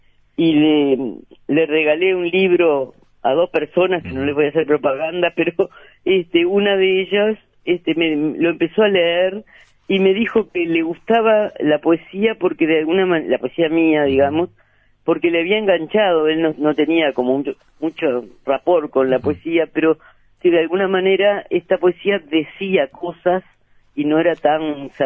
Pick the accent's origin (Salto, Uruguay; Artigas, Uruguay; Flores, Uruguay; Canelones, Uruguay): Canelones, Uruguay; pues yo soy de Canelones, pero mi mamá era de Colonia